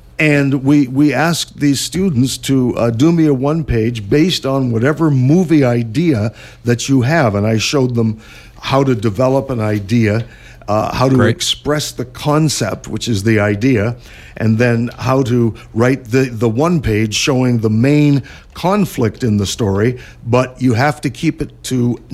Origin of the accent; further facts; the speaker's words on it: Windsor, Ontario, Canada; Windsor. I grew up in Windsor.